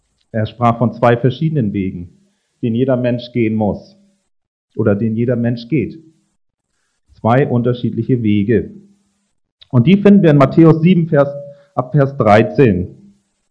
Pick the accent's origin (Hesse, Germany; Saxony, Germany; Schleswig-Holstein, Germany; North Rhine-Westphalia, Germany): Schleswig-Holstein, Germany; Kiel; aber für mich sind das ja Riesenberge hier, ne? Als Kieler Sprotte.